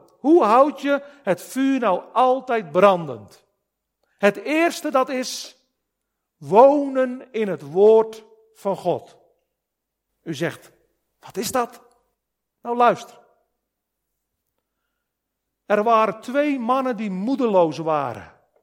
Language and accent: Dutch; Netherlands; now in South Africa; Oh, als Hollanders, wij genieten bijen van die braai in Zuid-Afrika. Wij hebben dat in Holland niet.